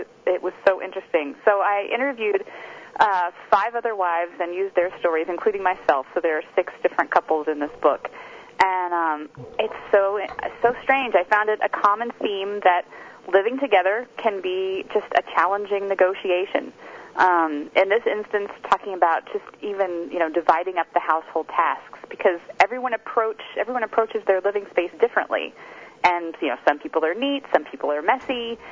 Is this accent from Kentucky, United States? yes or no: yes; Kentucky, United States; I grew up in Kentucky, so my mom decided to take two first names and combine them.